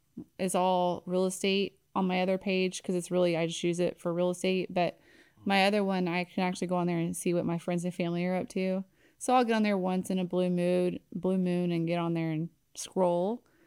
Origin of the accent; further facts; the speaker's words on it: Caney Lake, United States; Or I grew up in Caney Lake, and that's where I lived basically till I lived other places in between, but mostly that area.